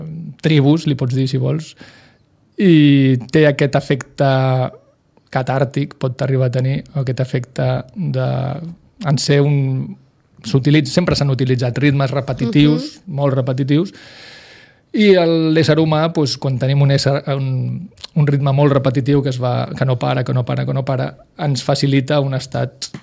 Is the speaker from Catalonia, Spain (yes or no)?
yes; Sitges, Catalonia, Spain; em venia molt de gust portar-ho a Sitges, al meu poble.